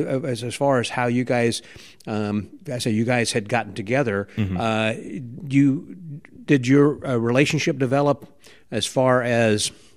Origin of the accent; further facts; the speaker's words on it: Midwest, United States; I mean, I'm from the Midwest, and growing up, I mean, of course, I grew up a different generation than you gentlemen.